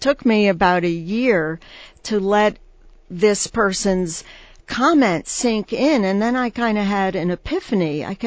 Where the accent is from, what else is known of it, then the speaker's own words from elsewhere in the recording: Southwest Harbor, Maine, United States; So even though I've gone from down east Maine, or come from down east Maine to I came from Southwest Harbor, Maine, to the Southwest